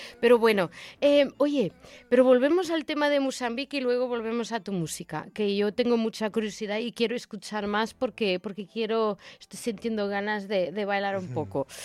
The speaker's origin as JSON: {"language": "Spanish", "town": "Valencia", "region": "Valencian Community", "country": "Spain", "said": "la gente cuando yo digo, por ejemplo, que soy de Nazaret, de esta zona"}